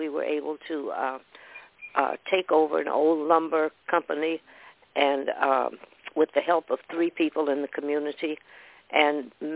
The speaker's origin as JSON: {"language": "English", "region": "Arkansas", "country": "United States", "moved": "yes", "lives_now": "Washington State, United States", "said": "We both came to Washington State in 1946. He came from Louisiana, I came from Arkansas."}